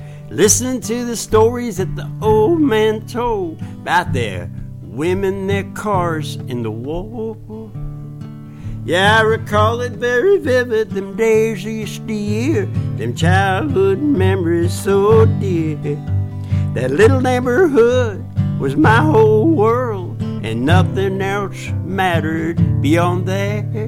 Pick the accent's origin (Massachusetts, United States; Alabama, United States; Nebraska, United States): Massachusetts, United States; Cambridge; I'm a hillbilly, so I mean, even though I grew up in Cambridge, I still got a hillbilly brain.